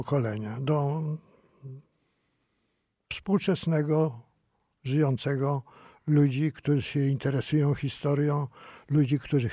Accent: Warsaw, Masovian Voivodeship, Poland; also born or lived in Kutno; Ja urodziłem się w Kutnie i z Kutna byłem wysiedlony na początku 40 roku. Od 40 roku mieszkałem w Warszawie, a od 42 roku mieszkałem w Bursie Rady Głównej Opiekuńczej na ulicy Leszno 81.

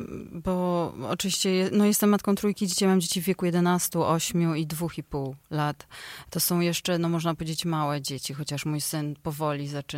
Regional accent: Warsaw, Masovian Voivodeship, Poland; wychowałam się na warszawskiej Pradze

